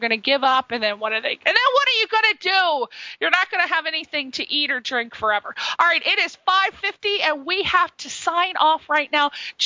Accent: Connecticut, United States; I'm from Connecticut, so I'm all about the East Coast.

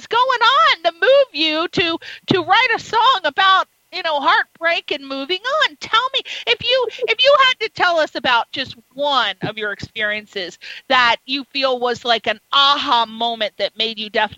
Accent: East Coast, United States; I'm from the East Coast. I don't remember anybody listening to country music.

